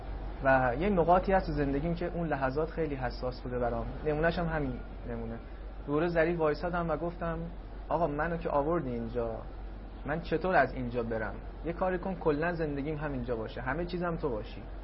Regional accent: Tehran, Tehran Province, Iran; now in Karbala, Iraq; بچه تهران هستم

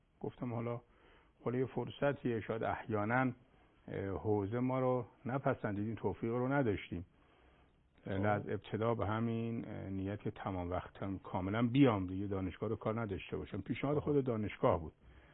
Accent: Mashhad, Razavi Khorasan, Iran; بله خود شهر مشهد متولد شدم. تا سوم دبستان ما مشهد بودیم، اما دیگه چهارم ابتدایی رو اومدیم تهران. پدرمون از مشهد به تهران هجرت کردن و دیگه در تهران بودیم

